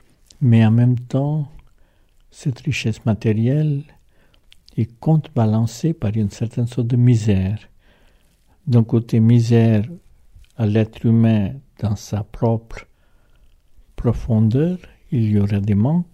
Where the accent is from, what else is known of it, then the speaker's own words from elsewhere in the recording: India; moved away as an adult; je suis indien, avec des parents indiens, je suis né en Inde, et j'ai vécu jusqu'à l'âge de 30 ans, 31 ans, qu'en Inde. Je suis venu en Occident que seulement vers l'âge de 31 ans.